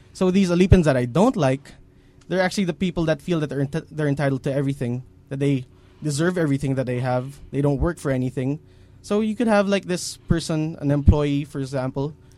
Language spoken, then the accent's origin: English; Bacolod, Western Visayas, Philippines; also born or lived in Hacienda De Leon; I come from Hacienda De Leon. It's actually from Negros Occidental. I'm actually from Bacolod City.